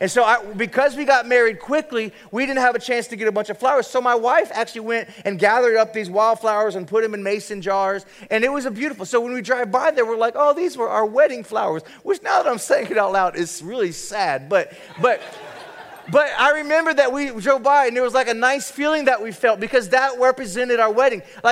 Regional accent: Ohio, United States; now in California, United States; I just got back from Ohio because I was born and raised in Ohio, and Ohio, it just is always raining.

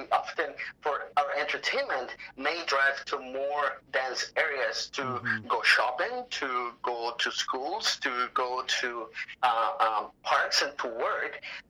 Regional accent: Mexico City, Mexico; I am originally from Mexico City

